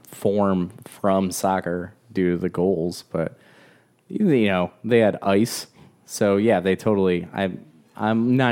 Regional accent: United States; I don't really have anything to cling on to besides like being an American

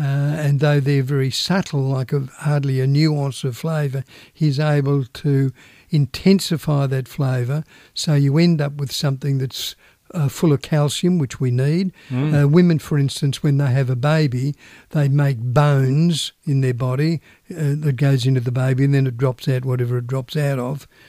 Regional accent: Australia; Being Australian, they don't say, "G'day, mate, how are you?"

